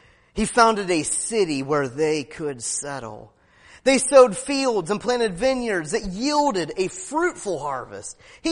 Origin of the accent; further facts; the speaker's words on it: Alabama, United States; When I was growing up in Alabama, he talked about a sweet potato pie.